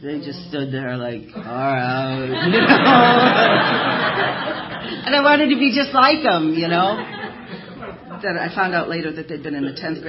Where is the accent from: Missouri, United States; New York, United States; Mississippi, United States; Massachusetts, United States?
Massachusetts, United States; But I grew up in Boston, a little town, about 20 miles north of Boston.